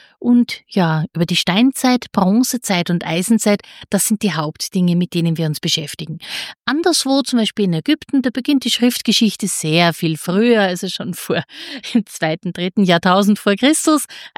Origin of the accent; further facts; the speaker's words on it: Upper Austria, Austria; da ist in meinem Heimatort im Mühlviertel, also in der Nähe von Linz in Oberösterreich